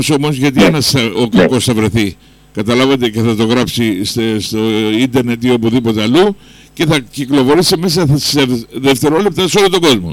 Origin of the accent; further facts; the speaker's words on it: Ionian Islands, Greece; Φυσικά του λέω: είμαι Κεφαλονίτης και γι' αυτό σου κάνω την παρατήρηση.